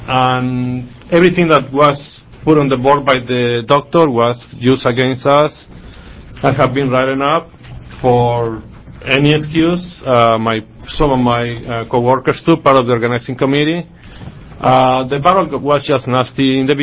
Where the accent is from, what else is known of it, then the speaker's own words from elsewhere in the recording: Mexico; now in United States; I came from Mexico, and I will expect this level of corruption in a country like Mexico, and where the unions are sold, and there is no freedom or democracy, really.